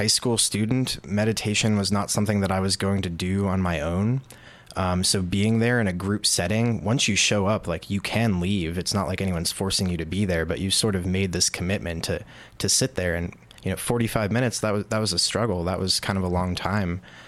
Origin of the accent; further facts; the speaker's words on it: Yorktown Heights, New York, United States; I grew up in Yorktown Heights, New York. It's a little town right near the Hudson River, about an hour north of New York City.